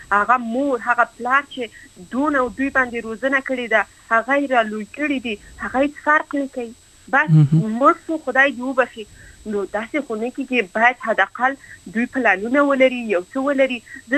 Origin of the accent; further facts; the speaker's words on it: Afghanistan; moved away; دا خبره زه د دې خاطر نه کوم چې زه د افغانستان څخه راوتلی یم